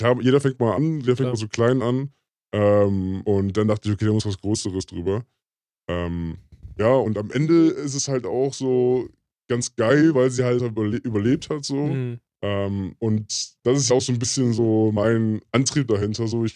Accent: Belgium; now in Germany; Weil ich komme aus Belgien und bei uns heißt es halt eben Fritten und oder Pommes frites.

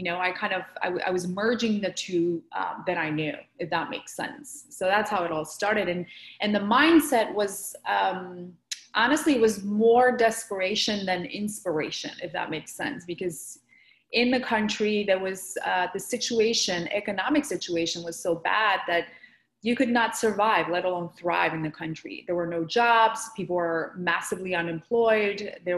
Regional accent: Georgia; I grew up in Georgia, the country. For those of you who are wondering, Georgia is a country in Europe. It is south of Russia.

